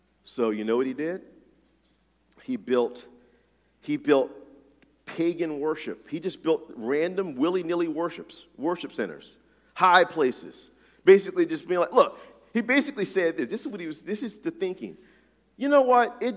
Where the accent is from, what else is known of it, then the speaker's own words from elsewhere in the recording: the South, United States; As we say, when I grew up in the South. We say in the South, that dog ain't going to hunt, right?